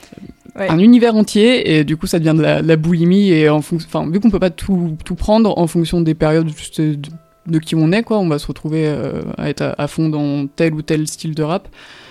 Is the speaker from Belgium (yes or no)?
no; Pays de la Loire, France; moi j'ai grandi en Vendée